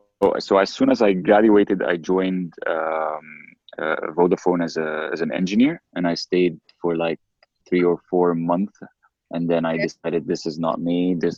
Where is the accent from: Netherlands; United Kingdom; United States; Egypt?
Egypt; Cairo, Cairo Governorate; also born or lived in Prague; So I'm from Cairo, Egypt. I spent all my life basically in Cairo. I only spent like 3 or 4 years in Prague back when I was super young. I've been raised and born in Cairo.